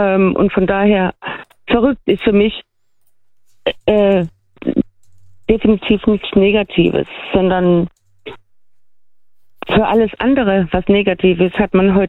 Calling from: Brühl, Baden-Württemberg, Germany; Hi, ich bin aus Brühl.

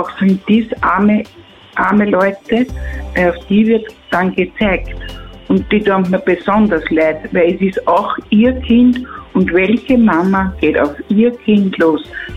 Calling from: Lower Austria, Austria; Ich komme aus dem Waldviertel.

